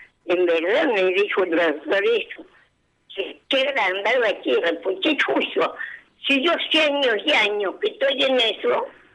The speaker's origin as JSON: {"language": "Spanish", "region": "Córdoba", "country": "Argentina", "tie": "born or raised there", "also_born_or_lived": "Coronel Moldes", "said": "Yo nací en Coronel Monte, mi papel de policía y lo trasladaron a Córdoba."}